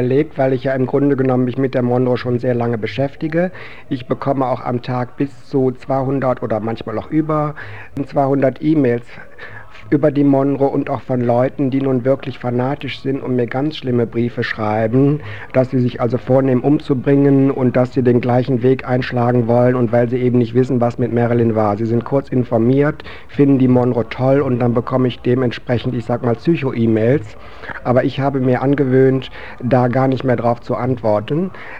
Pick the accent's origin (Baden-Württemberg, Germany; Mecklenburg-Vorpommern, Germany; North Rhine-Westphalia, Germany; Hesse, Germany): North Rhine-Westphalia, Germany; Solingen; Also ich komme aus Solingen ursprünglich. Das mit Hilden, das ist einfach so, dass ich dort im Krankenhaus geboren wurde.